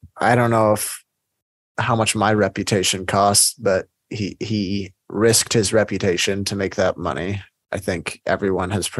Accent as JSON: {"language": "English", "country": "South Africa", "said": "I'm South African, so I was just curious. We have very big companies here that have gone international."}